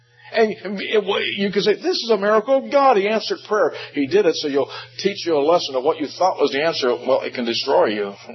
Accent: West Virginia, United States; born there; You know, I was born in West Virginia.

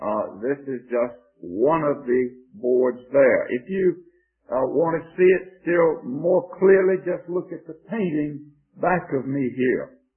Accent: Georgia, United States; accent: Georgia

